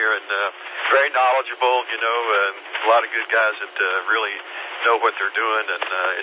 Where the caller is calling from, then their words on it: Travelers Rest, South Carolina, United States; Travelers Rest.